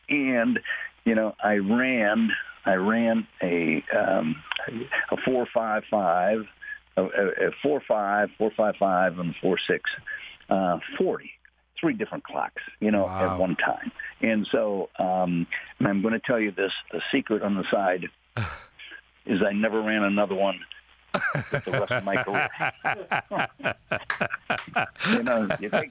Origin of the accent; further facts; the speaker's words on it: Appleton, Wisconsin, United States; And I grew up in Appleton, a small town, Appleton, right, Wisconsin, grew up in a neighborhood, had Catholic education